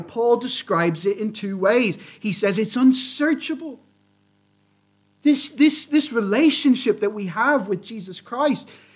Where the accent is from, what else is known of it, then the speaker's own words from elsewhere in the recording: United States; Now, obviously, I'm from the States